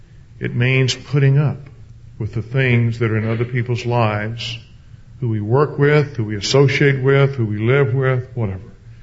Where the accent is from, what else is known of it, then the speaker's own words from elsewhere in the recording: the South, United States; When I was growing up in the South, we were taught to be very chivalrous, very respectful